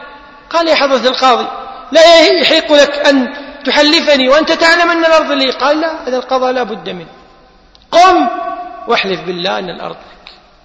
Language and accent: Arabic; Kuwait; عندنا في الكويت مستشفى اسمه مستشفى الأمراض السارية